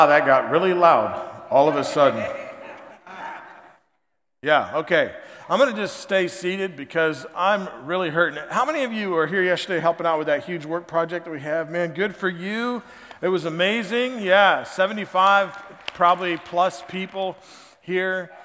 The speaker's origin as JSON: {"language": "English", "country": "United States", "said": "people in Australia said that my accent was too neutral to be from America."}